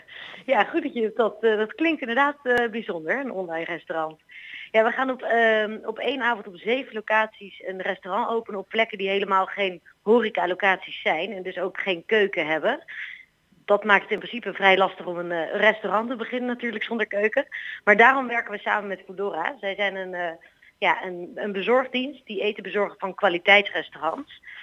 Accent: Amsterdam, North Holland, Netherlands; Maar eigenlijk wij als Amsterdammers, we fietsen er doorheen

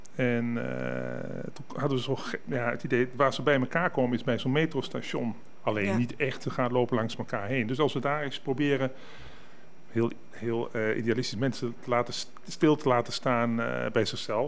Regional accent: Overijssel, Netherlands; now in Amsterdam, Netherlands; ik ben eigenlijk ook een buitenlander in Zuidoost. Ik kom uit het Oostlandland, Tukker. Dus ergens ook een vreemdeling.

